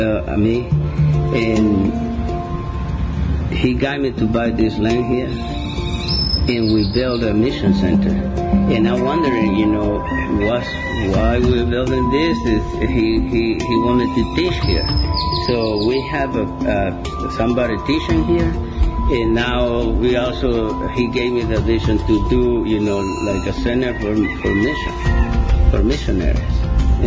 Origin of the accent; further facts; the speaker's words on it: El Salvador; now in Atlanta, United States; I am original from El Salvador, and I live in Atlanta, Georgia.